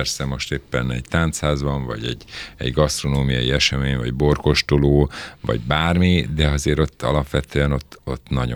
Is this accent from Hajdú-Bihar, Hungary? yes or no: no; Buda, Budapest, Hungary; hogy én ugye Budán nőttem fel